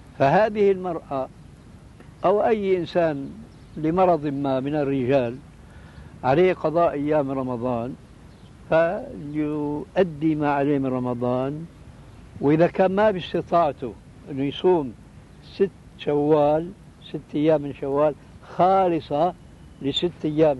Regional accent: Syria; كما يقولوا عندنا في الشام

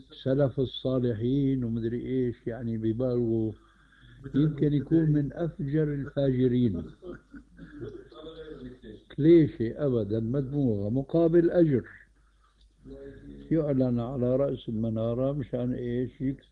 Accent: Damascus, Damascus Governorate, Syria; عندنا في دمشق كان عادي سيء جدا

